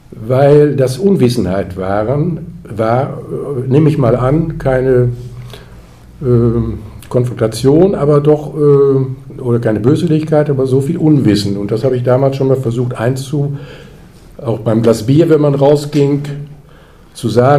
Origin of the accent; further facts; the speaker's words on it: Münster, North Rhine-Westphalia, Germany; born there; Ich bin also hier in Münster geboren